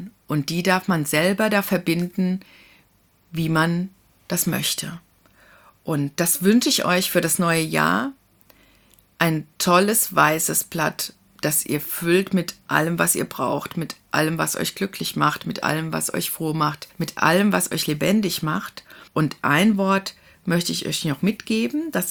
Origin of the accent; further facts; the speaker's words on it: Kaiserslautern, Rhineland-Palatinate, Germany; In meiner Heimatstadt Kaiserslautern in einem...